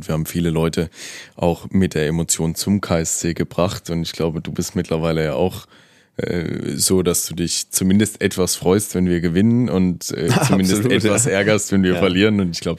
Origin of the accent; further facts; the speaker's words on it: Karlsruhe, Baden-Württemberg, Germany; ich komme aus Karlsruhe, ich bin in Karlsruhe geboren. Ich habe in meinen 32 Jahren, weil du das Alter gerade ansprichst, nie irgendwo anders gelebt.